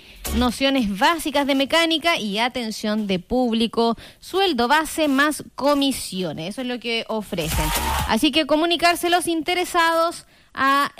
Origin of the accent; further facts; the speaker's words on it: Chile; como buen chileno, comprando el regalo a última hora